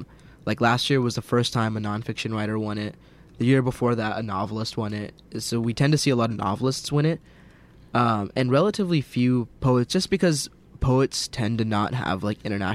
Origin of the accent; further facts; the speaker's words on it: United States; that's something definitely to be proud of as an American.